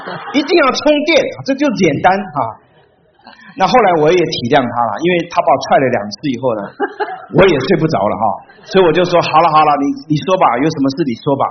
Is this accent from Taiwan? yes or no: no; China; 那特别是我们中国人很倾向于负面的解读